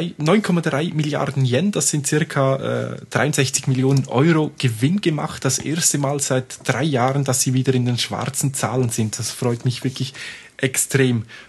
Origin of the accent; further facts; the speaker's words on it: Switzerland; Aber schon damals, also bei uns in der Schweiz hatten die recht große Verbreitung.